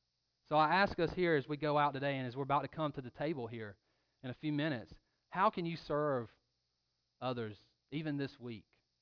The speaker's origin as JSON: {"language": "English", "town": "Louisville", "region": "Georgia", "country": "United States", "tie": "born or raised there", "said": "Growing up in Georgia, in Louisville, small town I grew up"}